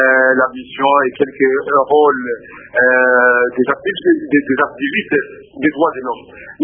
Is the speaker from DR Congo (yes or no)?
yes; DR Congo; ici chez nous, en RDC